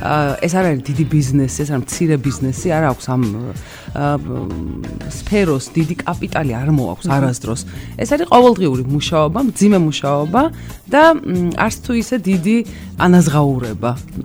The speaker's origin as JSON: {"language": "Georgian", "town": "Kutaisi", "region": "Imereti", "country": "Georgia", "said": "მე ხო იმერელი ვარ, ქუთაისელი, აბა რა."}